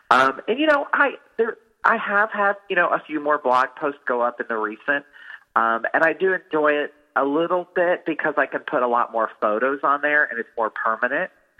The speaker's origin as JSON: {"language": "English", "region": "Virginia", "country": "United States", "tie": "born there", "lives_now": "New York City, United States", "said": "I was. I was born in Southwest Virginia."}